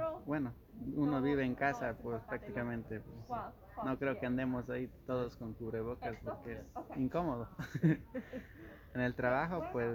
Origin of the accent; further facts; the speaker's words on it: Veracruz, Mexico; moved away; yo soy de México